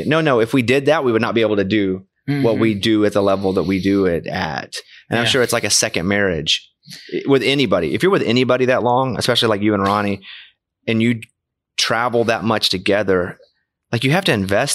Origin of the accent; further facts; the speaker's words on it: Arkansas, United States; I'm from Arkansas, so we go down to the boats.